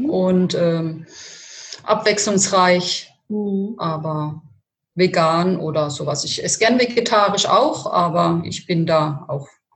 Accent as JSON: {"language": "German", "country": "Italy", "said": "Ich komme aus Italien und da ist die Küche auch zu vielfältig"}